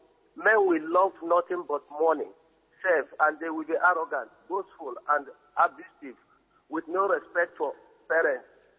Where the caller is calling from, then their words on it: Germany; I'm calling from Germany. I have a question.